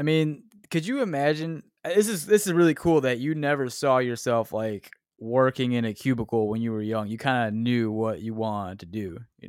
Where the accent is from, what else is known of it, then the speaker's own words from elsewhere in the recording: Chicago, Illinois, United States; Oh, you're my neighbor. All right. I'm from Chicago.